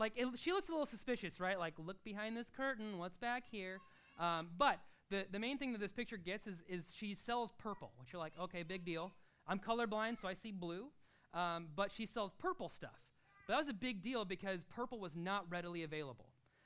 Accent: Nebraska, United States; now in New York, United States; Several years ago, we moved from Nebraska. Where's my son? He's wearing like a big Nebraska hoodie right now. We stopped hiding it. We're from the Midwest. I'm not going to pretend like I'm a native New Yorker.

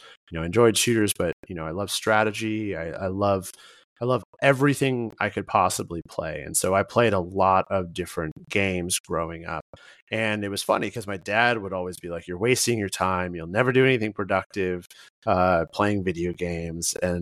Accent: Wisconsin, United States; also born or lived in Atlanta, Georgia; I was born actually right outside Atlanta, Georgia, before being raised in Wisconsin.

